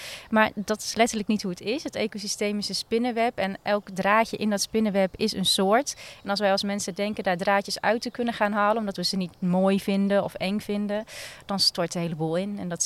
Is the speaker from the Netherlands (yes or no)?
yes; Overijssel, Netherlands; ik kom natuurlijk uit Twente, dus ik ben van de hoge, drogere zandgronden en de vennetjes.